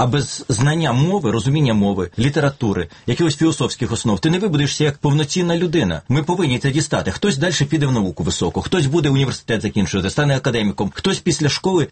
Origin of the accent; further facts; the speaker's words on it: Galicia, Ukraine; з яким я, можливо, як галичанин, раніше б не зустрівся.